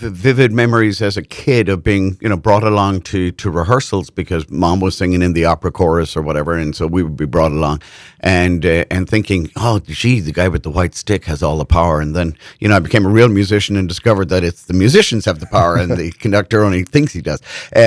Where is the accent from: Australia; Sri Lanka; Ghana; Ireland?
Ireland; accent: Irish; also born or lived in Germany / Netherlands; now in Texas, United States; Or maybe it's because I was born and reared in Ireland.